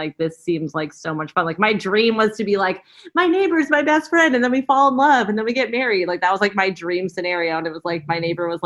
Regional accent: Valley Village, California, United States; We grew up in Valley Village.

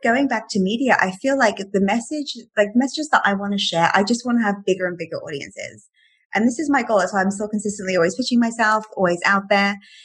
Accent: England, United Kingdom; and I'm from England, right?

